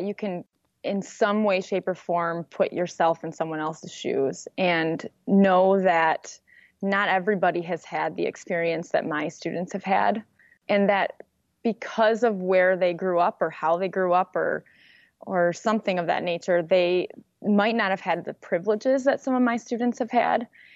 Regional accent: Dearborn, Michigan, United States; It was just interesting for me coming from Dearborn as my hometown to hear someone say, you know, my parents don't want me to be there.

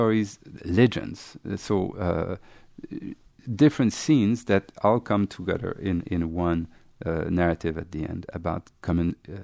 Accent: Algeria; We are from Algeria, and we are trying now to set up a Skype interview with the filmmaker.

